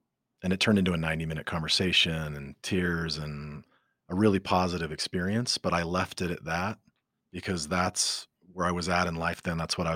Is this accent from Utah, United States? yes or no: yes; Utah, United States; I grew up in Utah, which sounds safe, right? Utah. It's not the East Coast. It's not the West Coast. It's dropped in the Wasatch Mountains.